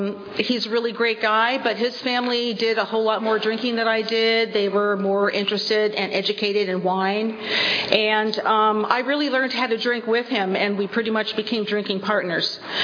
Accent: Venice Beach, California, United States; I grew up in Venice Beach, California, and I want to tell you this. When I was a little girl, there were only winos, and there were no women winos.

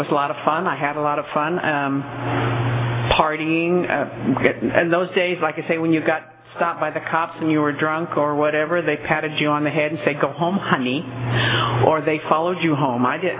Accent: Fresno, California, United States; I was born in Fresno, got drunk at 16 in Fresno, got sober at 35 in Fresno, still live in Fresno.

